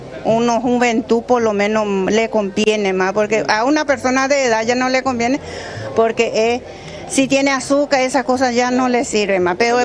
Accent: Cerro León, Paraguarí, Paraguay; Paraguarí, Cerro León. Cerro León.

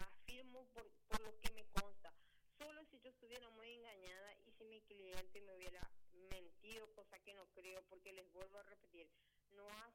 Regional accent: Argentina; now in Paraguay; Hasta el día, no, yo soy argentina.

